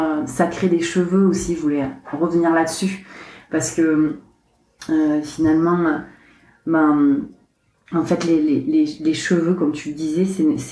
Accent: Carcassonne, Occitanie, France; accent: southern French; et mon petit accent, on sait bien que je viens du sud de la France, je viens de Carcassonne.

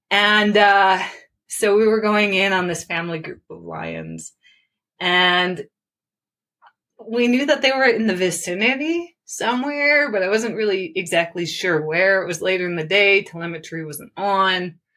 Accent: Michigan, United States; I come from a hunting background and I'm from Michigan where lions used to be, but they were wiped out.

